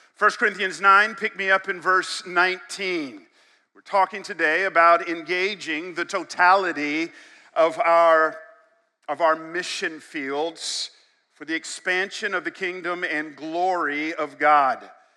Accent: Atlanta, Georgia, United States; I am from Atlanta and being in New England triggers me.

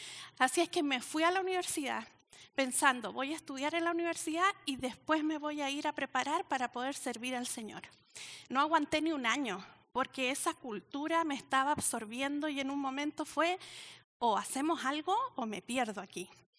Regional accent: Chile; yo soy chilena, a morir.

